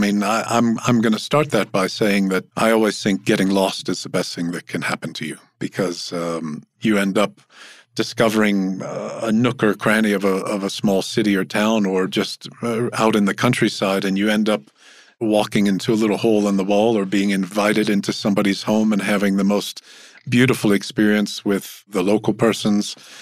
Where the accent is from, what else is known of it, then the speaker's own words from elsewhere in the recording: Louisiana, United States; You know, I come from Louisiana, and every time I go home for a visit, as much as I enjoy New Orleans